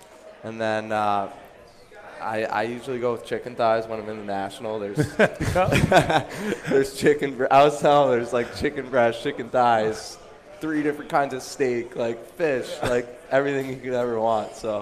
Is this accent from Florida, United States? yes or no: no; New Jersey, United States; I mean, I'm an Italian from Jersey.